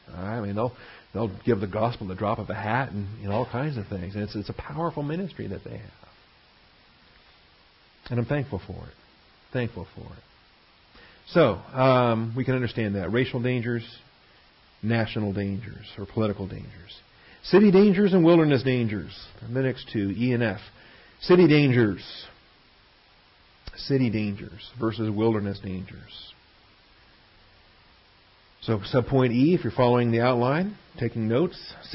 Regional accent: Seattle, Washington, United States; Okay, I grew up in Seattle.

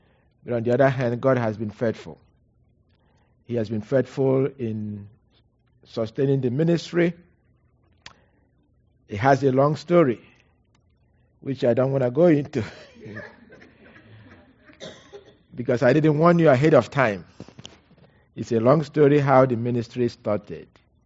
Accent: Nigeria; I was born in Nigeria. So I knew my spiritual gift. I believe probably when I was between 9 and 12 years old. People came to our village, small village, and presented the gospel.

